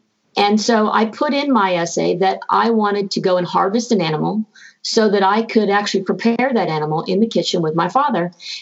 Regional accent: Houston, Texas, United States; Growing up in Houston, Texas, as … you be around a lot of Latin culture and things like that, it wasn't really strange for me to be around guns.

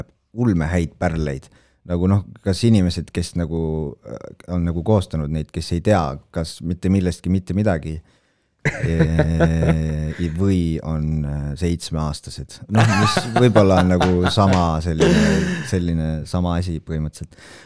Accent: Tallinn, Harju County, Estonia; ma ikkagi olen suurlinnast pärit.

